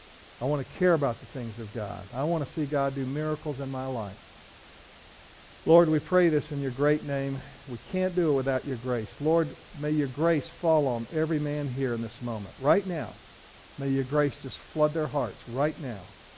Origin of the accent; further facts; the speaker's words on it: Alabama, United States; I guess I'm just from Alabama and I can't talk real fast.